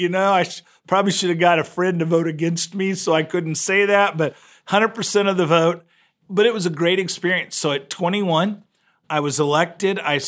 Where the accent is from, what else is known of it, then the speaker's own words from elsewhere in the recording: Missouri, United States; You know, my home state's Missouri